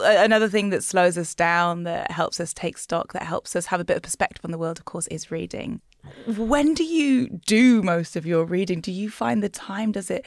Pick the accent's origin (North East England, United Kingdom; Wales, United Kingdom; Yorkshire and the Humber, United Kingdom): North East England, United Kingdom; accent: Geordie; This is really bringing out my Geordie accent, which doesn't come out much apart from when I say cook and book.